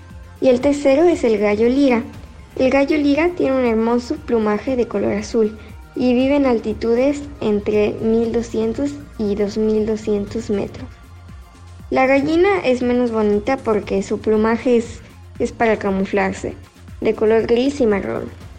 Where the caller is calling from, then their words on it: Switzerland; les hablo desde Suiza. Hoy les voy a contar de tres aves suizas alpinas.